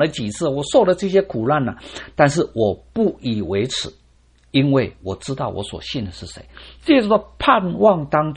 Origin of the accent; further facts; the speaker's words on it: Taiwan; 我们从台湾来的弟兄都有当过兵的经验哈、